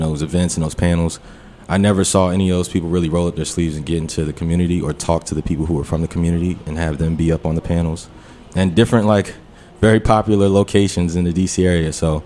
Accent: Forestville, Maryland, United States; also born or lived in Washington, D.C.; All right, so I consider myself a black gentrifier because I wasn't raised majority of the time in D.C. I grew up in Forestville.

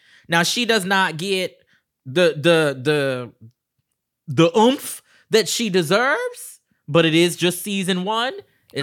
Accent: South Carolina, United States; Which is interesting because I'm from South Carolina.

